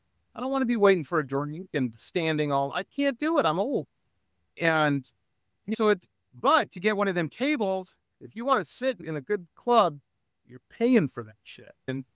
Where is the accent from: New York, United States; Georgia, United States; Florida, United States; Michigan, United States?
Michigan, United States; Detroit; I grew up in Metro Detroit, and I hung out with musicians growing up.